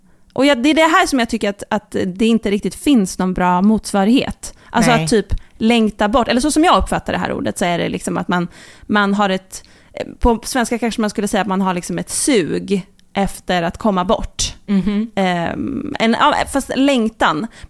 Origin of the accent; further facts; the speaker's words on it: Sweden; first language Swedish; Så jag har halva min släkt i Tyskland. Men är uppvuxen i Sverige, så ja. Svenska är ju mitt första språk.